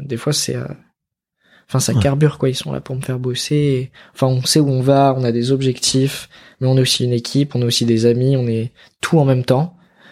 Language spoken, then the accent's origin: French; Grenoble, Auvergne-Rhône-Alpes, France; j'ai patiné pendant 15 ans à Grenoble, je suis originaire de là-bas, j'ai grandi à Grenoble dans la patinoire Pôle Sud avec mes coachs